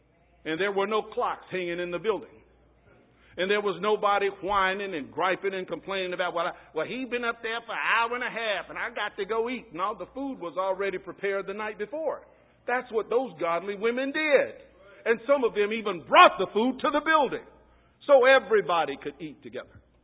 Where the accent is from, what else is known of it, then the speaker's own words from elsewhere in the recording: United States; Being an American, I'm clueless.